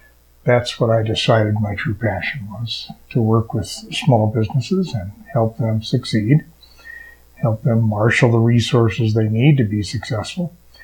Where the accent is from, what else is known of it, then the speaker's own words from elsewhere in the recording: California, United States; moved away as an adult; I am a refugee from California. I moved here over 15 years ago and came to start a second career teaching.